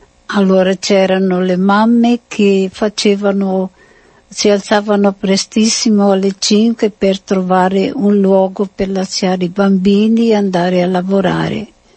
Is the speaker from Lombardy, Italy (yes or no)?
no; Treviso, Veneto, Italy; now in Brazil; sono di Treviso, sono 60 anni che sono in missione in Brasile.